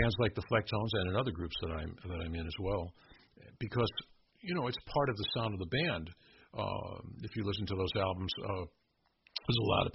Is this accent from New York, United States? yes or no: yes; New York, United States; now in Chicago, United States; coming out here had a different feeling for me growing up in New York.